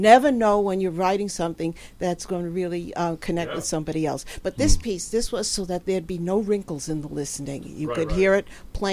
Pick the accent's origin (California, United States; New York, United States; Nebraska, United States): New York, United States; New York City; Darce and I grew up right here in New York City.